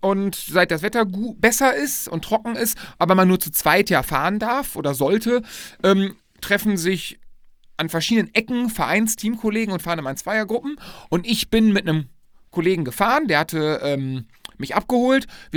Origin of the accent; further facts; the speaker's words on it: Lohmar, North Rhine-Westphalia, Germany; Wir waren, sind dann nach Lohmar zurückgekommen, mein Heimatdorf.